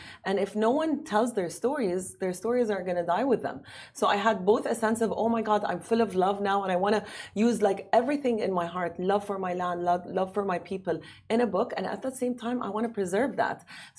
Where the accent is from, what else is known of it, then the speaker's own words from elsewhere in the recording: Jordan; So basically, my mom is Iraqi, my dad's Palestinian, and I grew up in Jordan. I always say I'm Arab